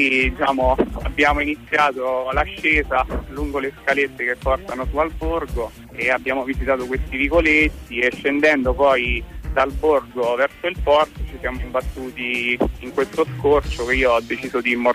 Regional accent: Fondi, Lazio, Italy; Io sono di Fondi.

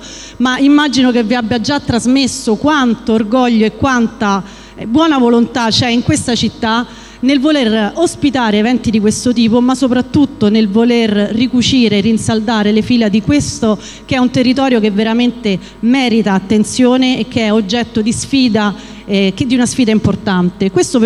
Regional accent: Latina, Lazio, Italy; io sono nata e cresciuta a Latina, sono del 76, quasi coetanea del PRG

